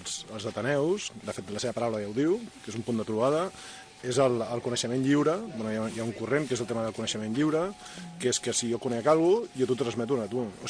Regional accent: Tiana, Catalonia, Spain; nosaltres som de Tiana, i estem disposats a apoyar

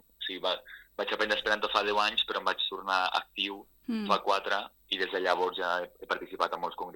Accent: Cáceres, Extremadura, Spain; Catalan is a second language; moved away as an adult; now in Barcelona, Spain; jo sóc de Càceres, d'Extremadura, i llavors era una ciutat petita, no coneixia ningú amb qui parlar-lo

